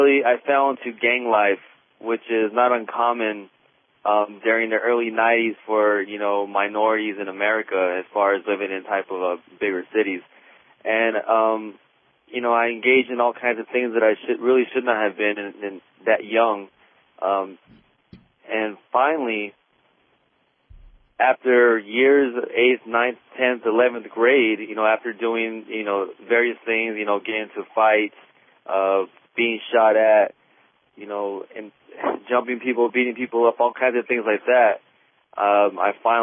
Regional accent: El Paso, Texas, United States; You know, I grew up on Fort Bliss, El Paso, Texas. You know, growing up on a military base, all you see is, you know, these tough-looking guys in uniform, you know, tactical vehicles all the time, and, you know, that really influences you.

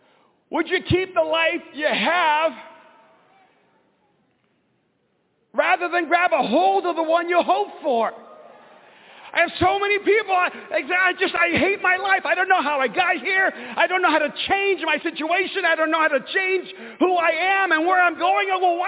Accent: El Salvador; I'm Latino. I'm from El Salvador. We always said, si Dios quiere.

